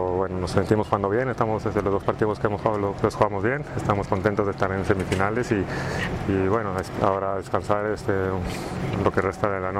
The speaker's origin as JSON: {"language": "Spanish", "region": "Veracruz", "country": "Mexico", "said": "Yo soy de Veracruz, hace este tipo de calor, a lo mejor no tan calor, pero sí bastante húmedo."}